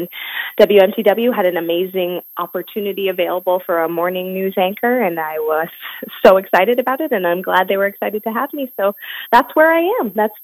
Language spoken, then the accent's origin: English; Biddeford, Maine, United States; I grew up in Biddeford.